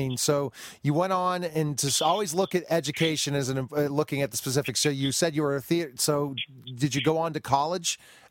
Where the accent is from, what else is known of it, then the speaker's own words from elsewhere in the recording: Denver, Colorado, United States; also born or lived in Pittsburgh; I grew up in Denver for 3 years. So I basically lived in Pittsburgh, moved to Denver.